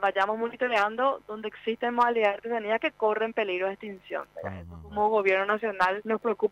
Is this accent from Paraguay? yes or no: yes; Paraguay; nuestra identidad como pueblo paraguayo